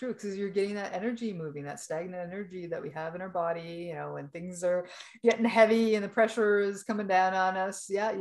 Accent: Winnipeg, Manitoba, Canada; I'm like, yeah, they're from Winnipeg, my hometown.

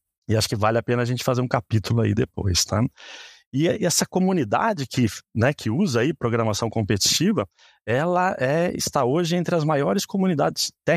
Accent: Piracicaba, São Paulo, Brazil; now in São Paulo, Brazil; sou natural de Piracicaba, São Paulo, tá? Moro em São Paulo, né?

